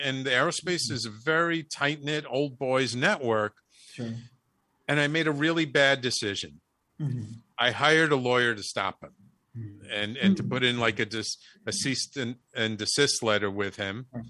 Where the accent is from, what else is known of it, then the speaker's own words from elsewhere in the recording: The Bronx, New York, United States; I'm from the Bronx, you know, I kind of say things plainly